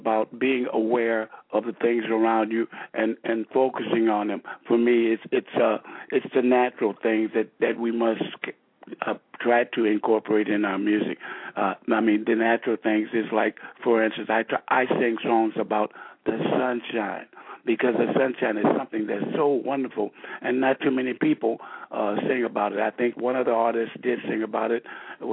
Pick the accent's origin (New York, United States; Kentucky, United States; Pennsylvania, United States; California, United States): California, United States; Los Angeles; Growing up in Los Angeles was really a wonderful experience for me.